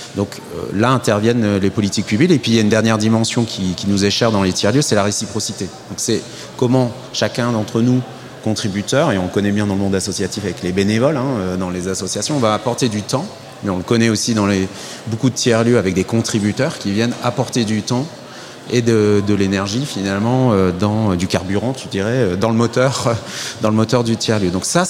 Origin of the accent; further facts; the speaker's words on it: Hauts-de-France, France; moi, je viens du Nord, près de Valenciennes